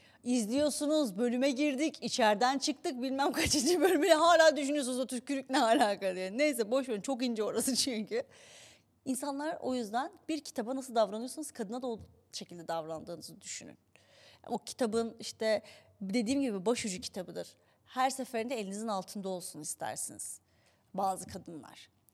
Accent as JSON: {"language": "Turkish", "region": "Istanbul", "country": "Turkey", "tie": "born or raised there", "said": "Ben Afyonlu değilim. Bana bakmayın. Ben doğma büyüme İstanbul. Ben de sadece baba gereği kütük yazıyor Afyon diye."}